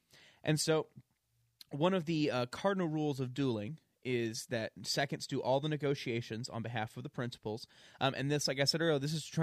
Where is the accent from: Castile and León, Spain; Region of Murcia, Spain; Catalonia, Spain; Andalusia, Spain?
Catalonia, Spain; Barcelona; I am from Barcelona.